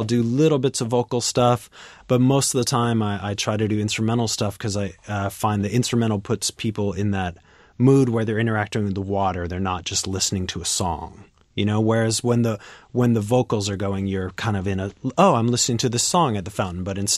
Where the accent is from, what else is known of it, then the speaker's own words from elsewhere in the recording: Washington, United States; I grew up on Capitol Hill. Yeah, but I'm living in Columbia City now.